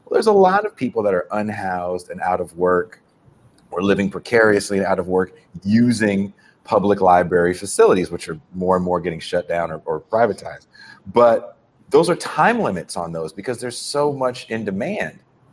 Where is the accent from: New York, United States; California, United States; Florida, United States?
California, United States; Again, I'm from California.